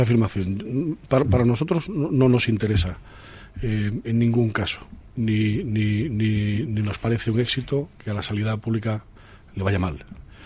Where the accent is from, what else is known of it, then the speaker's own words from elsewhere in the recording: Spain; Como ciudadano español, quiero que sea garante de unos servicios.